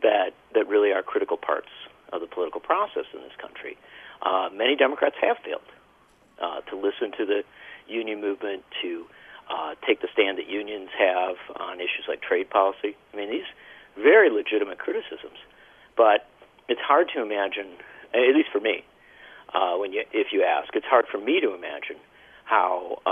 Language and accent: English; Wisconsin, United States; The fact of the matter is that I come from Wisconsin, and in Wisconsin, we have seen the distinction.